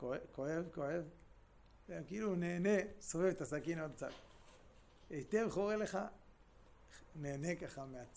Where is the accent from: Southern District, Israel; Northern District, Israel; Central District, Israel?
Northern District, Israel; Nov; now in Holon, Israel; אני גדלתי במושב דתי, במושב נוב ברמת הגולן.